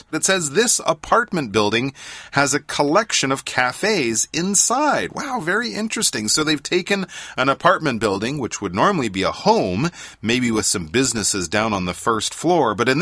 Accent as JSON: {"language": "English", "region": "Quebec", "country": "Canada", "said": "Well, since I'm from Quebec, you must go to the Sugar Shack, a cabane à sucre, and have some maple syrup right out of the tree."}